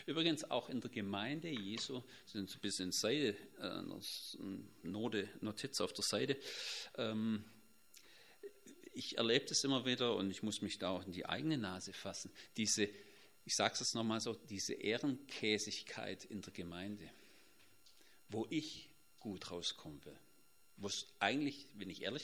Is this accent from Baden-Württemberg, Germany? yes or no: yes; Baden-Württemberg, Germany; ich bin ja Schwabe